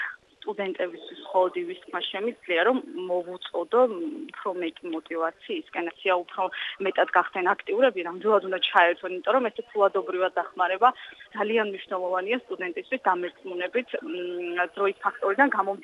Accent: Tkhilnari, Adjara, Georgia; მე ხელოშორის მუნიციპალიტეტიდან ვარ, კერძოდ თხილნარიდან

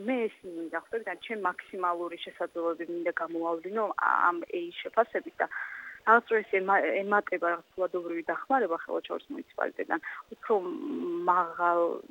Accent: Tkhilnari, Adjara, Georgia; მე ხელოშორის მუნიციპალიტეტიდან ვარ, კერძოდ თხილნარიდან

